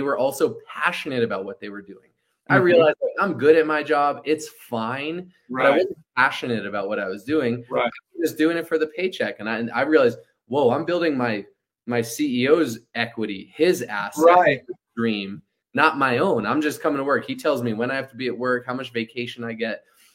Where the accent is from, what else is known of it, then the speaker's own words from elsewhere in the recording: Boston, Massachusetts, United States; I grew up in Boston area, the Northeast.